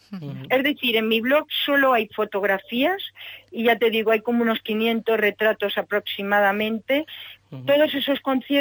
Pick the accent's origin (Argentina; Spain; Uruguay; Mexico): Spain; Valencia, Valencian Community; en Valencia. Sí, en nuestra ciudad, que yo soy valenciana.